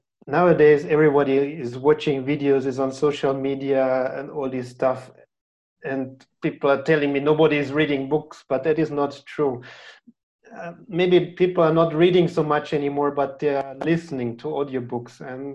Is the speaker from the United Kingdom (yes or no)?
no; Austria; from Austria